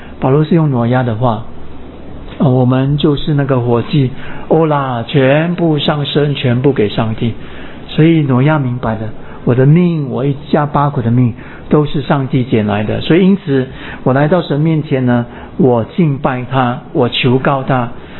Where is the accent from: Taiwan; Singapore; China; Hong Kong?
Singapore; 我们新加坡人多数呢就住公寓，不然就住政府主屋的嘛。打个比方，我们家住七楼